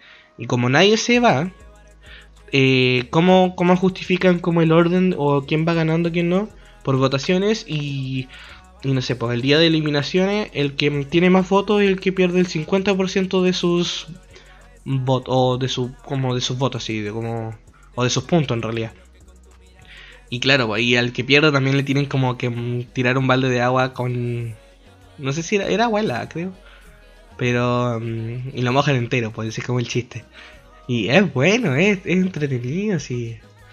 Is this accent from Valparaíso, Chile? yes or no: yes; Valparaíso, Chile; salieron muchas noticias de Valparaíso, porque yo soy de Valparaíso.